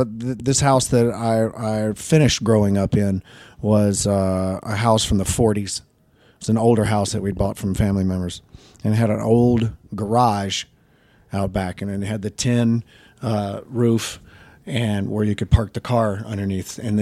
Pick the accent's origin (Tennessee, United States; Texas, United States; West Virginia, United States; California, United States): Tennessee, United States; Dresden; I grew up in Dresden, Tennessee. That is correct.